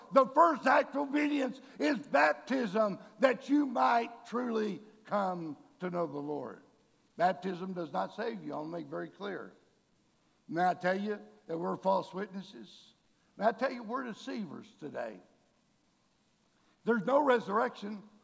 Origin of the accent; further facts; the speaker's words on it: Corpus Christi, Texas, United States; born there; In fact, I was born in Corpus Christi, Texas. My dad was a roughneck in the oil field.